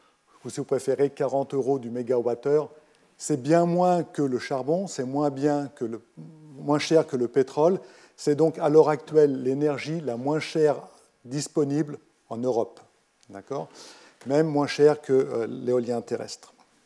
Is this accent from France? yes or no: no; Switzerland; je viens donc de Suisse, comme l'a indiqué Jean-Marie. Je ne viens pas de Lausanne parce qu'on a déménagé il y a quelques années à Sion